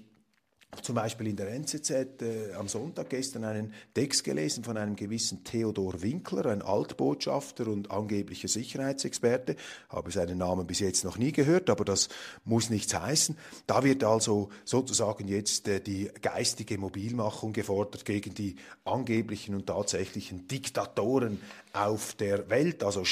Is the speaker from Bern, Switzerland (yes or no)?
no; Zurich, Switzerland; soweit ich das als Zürcher beurteilen kann